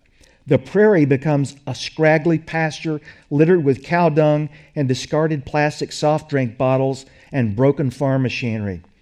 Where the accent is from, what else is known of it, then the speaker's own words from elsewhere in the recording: Louisiana, United States; And as I grew up in Louisiana in the early 1960s, at the age of 14, I suddenly found myself surrounded by coyotes.